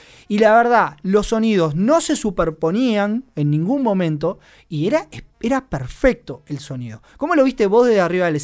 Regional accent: Uruguay; El primero, como uruguayo, la organización.

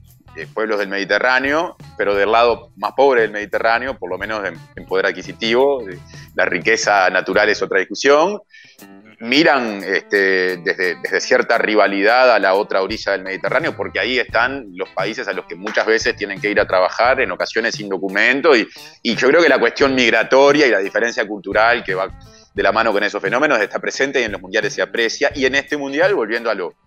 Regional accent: Uruguay; cuando explicamos que somos uruguayos a gente que no es muy cercana a nosotros

